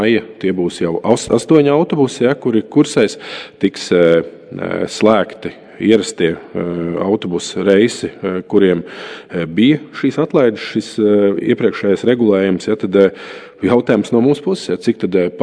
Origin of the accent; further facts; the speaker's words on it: Tukums Municipality, Latvia; es nāku no Tukuma novada puses